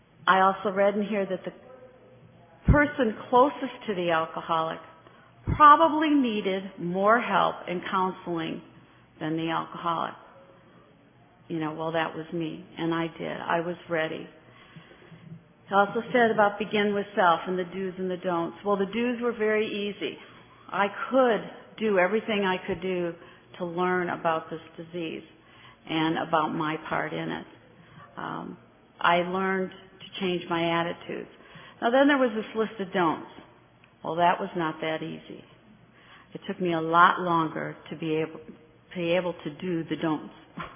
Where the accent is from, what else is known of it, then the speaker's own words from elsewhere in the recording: Wisconsin, United States; also born or lived in Tucson / Minneapolis / Cincinnati; now in Fort Myers, United States; Because I was born and raised in Wisconsin. I lived in Tucson, Arizona for 5 years. I then moved to Minneapolis for a year, and then I spent the majority of my life in Cincinnati, Ohio.